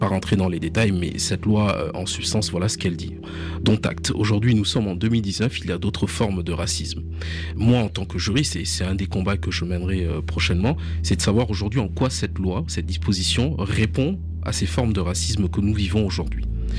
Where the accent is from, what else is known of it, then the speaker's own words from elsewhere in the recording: France; ma carte d'identité indique que je suis français.